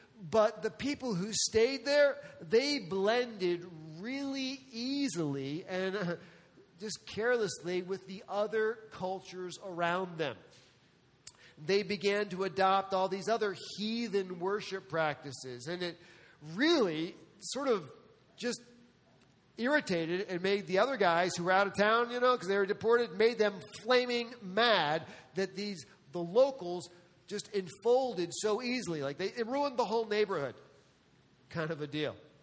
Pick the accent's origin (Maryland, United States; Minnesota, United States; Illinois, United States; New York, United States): New York, United States; You know, I grew up outside of New York City.